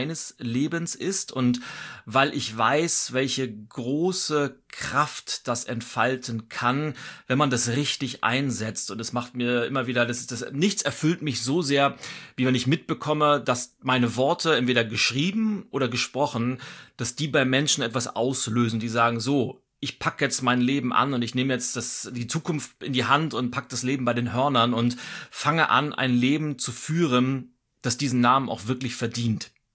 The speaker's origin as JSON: {"language": "German", "region": "Schleswig-Holstein", "country": "Germany", "lives_now": "Berlin, Germany", "said": "ich bin 43 Jahre alt. Ich bin gebürtig nordisch bei Nature, bin in Lübeck geboren, lebe aber seit über 20 Jahren in Berlin. Also Berlin ist mein Zuhause und Schleswig-Holstein ist so meine Heimat."}